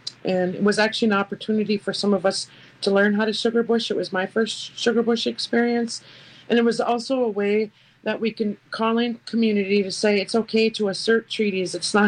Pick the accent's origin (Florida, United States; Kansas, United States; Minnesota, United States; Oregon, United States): Minnesota, United States; Leech Lake; I'm from Leech Lake here in northern Minnesota